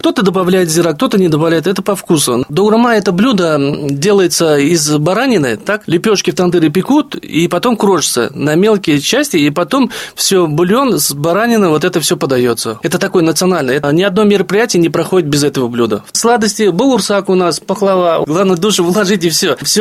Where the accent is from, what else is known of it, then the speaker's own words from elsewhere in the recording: Turkmenistan; also born or lived in Saint Petersburg; now in Cheboksary, Russia; Жена татарка, я туркмен, но на русском. Татарский могу поговорить, если надо, с кем надо. 5-6 языков знаю. Живу в Чувашии я с 89 года. Мы познакомились с супругой в городе Ленинграде и потом жили в Туркменистане